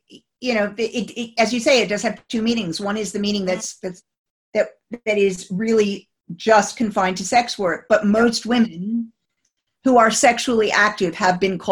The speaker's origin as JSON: {"language": "English", "country": "United States", "moved": "as an adult", "lives_now": "United Kingdom", "said": "I was fascinated as an American coming to the UK 27 years ago"}